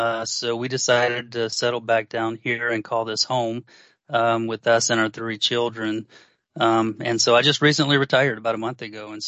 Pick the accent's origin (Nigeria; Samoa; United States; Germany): United States; Florida; I was also born and raised in the South, Florida, and then ended up getting my bachelor's in finance from the University of Alabama.